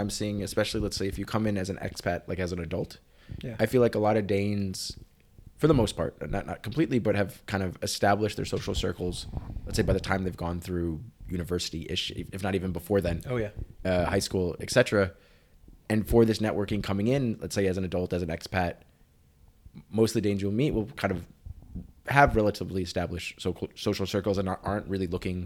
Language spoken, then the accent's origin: English; United States; at least how I grew up in the States